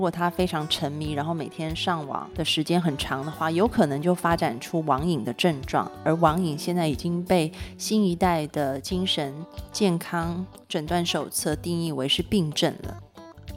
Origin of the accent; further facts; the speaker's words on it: Taiwan; 大家都会说啊，你是道地广东人。其实不是，我是台湾人。